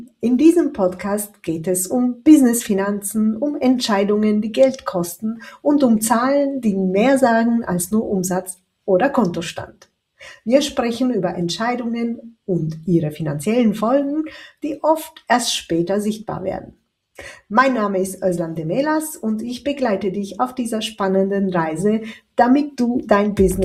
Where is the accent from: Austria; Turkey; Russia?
Turkey; German is a second language; Das Schicksal ist nämlich für so viele Sachen zuständig in meiner Heimat, in der Türkei.